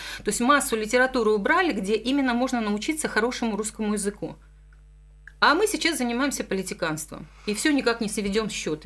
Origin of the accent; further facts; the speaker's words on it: Ukraine; вот я украинка, да, тем более сейчас вот я пристегнула еще мамину фамилию